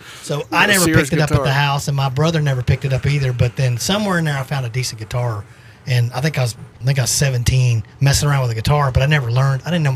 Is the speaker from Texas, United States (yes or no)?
yes; Vigo Park, Texas, United States; born there; also born or lived in Kansas; I was born in Vigo Park.